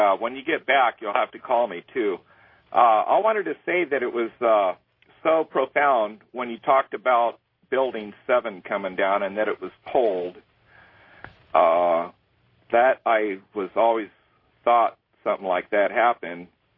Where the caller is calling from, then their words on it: Lake Havasu City, Arizona, United States; I'm calling you from Lake Havasu, Arizona, but I also reside in Fontana.